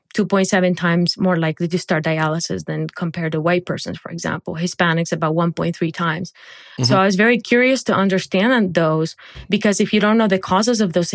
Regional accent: Barranquilla, Atlántico, Colombia; And so I grew up in Barranquilla, Colombia.

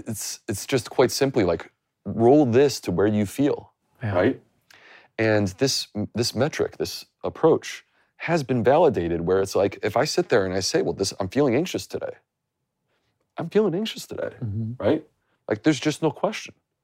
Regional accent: United States; I grew up like 90 minutes from the border

